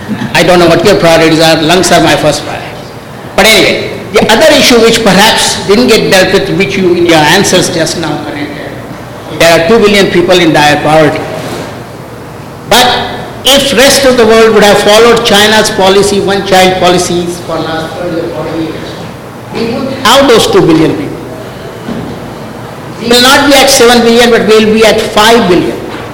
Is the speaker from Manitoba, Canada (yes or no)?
no; Toronto, Ontario, Canada; from Toronto, planet Earth.